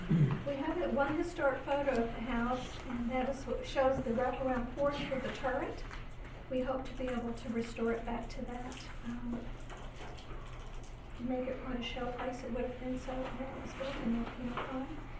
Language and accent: English; Muskogee, Oklahoma, United States; As Joyce said, I'm from Muskogee.